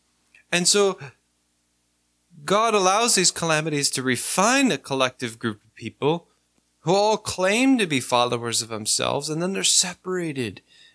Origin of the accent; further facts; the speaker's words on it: East Coast, United States; You know, I come from the East Coast